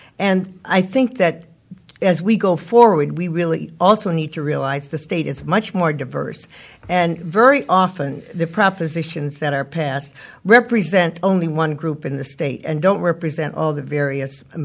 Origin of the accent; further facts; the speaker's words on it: New England, United States; I come from New England, where we used to have small villages where people would meet, and 200 or 300 people would have direct democracy.